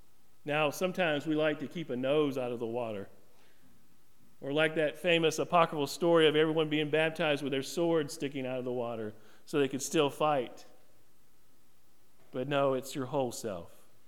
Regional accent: Whiteville, North Carolina, United States; In my hometown of Whiteville, there was a famous house, this Main Street house that was being built for 10 years, 15 years

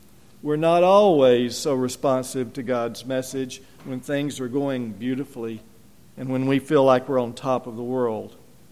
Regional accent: North Carolina, United States; in the little town of Hudson, near where I grew up in Caldwell County.

